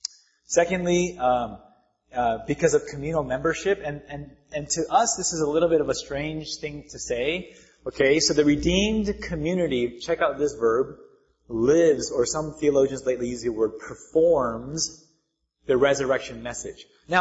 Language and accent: English; United States; this is me speaking as someone born and raised in America, evangelical Christian, you know, 75% of my life now.